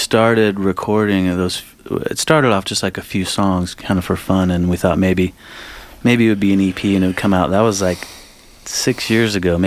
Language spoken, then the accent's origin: English; Fresno, California, United States; now in Los Angeles, United States; I'd moved from Fresno. I grew up in Fresno.